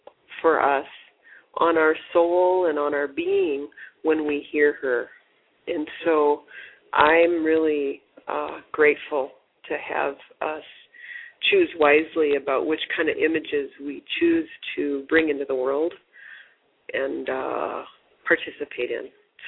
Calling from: Denver, Colorado, United States; I'm talking from Denver, Colorado

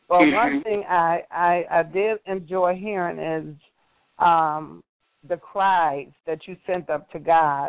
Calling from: Syracuse, New York, United States; Yes, I do. I was calling from Syracuse, New York.

